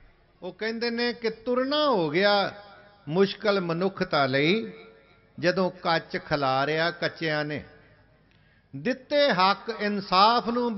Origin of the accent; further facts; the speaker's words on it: Punjab, India; ਅਸੀਂ ਪੰਜਾਬ ਦੇ ਰਹਿਣ ਵਾਲੇ ਹੋਈਏ